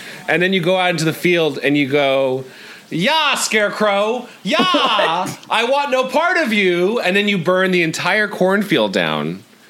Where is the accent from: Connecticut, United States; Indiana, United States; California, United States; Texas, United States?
Indiana, United States; I'm from Indiana, so it's a pretty standard tradition.